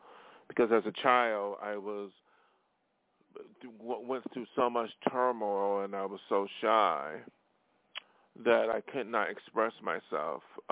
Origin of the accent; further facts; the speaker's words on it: Buffalo, New York, United States; moved away; I am from Buffalo, New York, and I have no plans to go back there to live